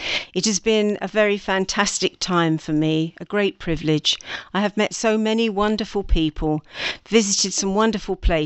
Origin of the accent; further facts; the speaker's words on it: Lewisham, London, United Kingdom; born there; I was born in Lewisham, which was on the boundary of the London area, many, many years ago.